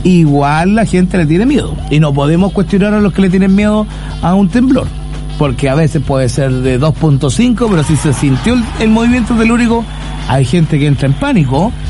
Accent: Chile; tenemos miedo como chilenos

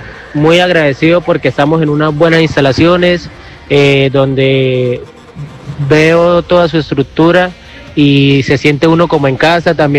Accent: Colombia; soy de Colombia, soy entrenador y jugador profesional de baloncesto.

